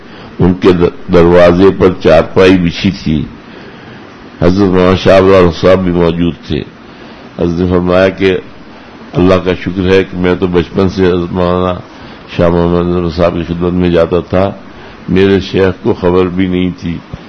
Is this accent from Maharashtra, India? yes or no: no; Pratapgarh, Uttar Pradesh, India; پرتاپ گڑھ میرا ضلع ہے.